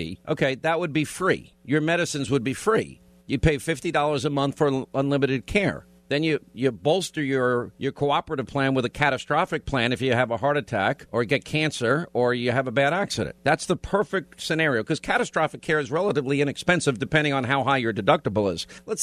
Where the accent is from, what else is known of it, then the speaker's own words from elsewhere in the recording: Long Island, New York, United States; Joe is in Long Island, New York, my hometown.